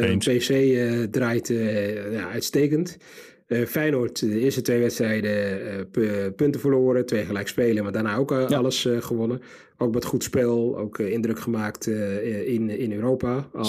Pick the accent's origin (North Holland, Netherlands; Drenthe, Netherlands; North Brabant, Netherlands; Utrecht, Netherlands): North Holland, Netherlands; Amsterdam; als Amsterdammer.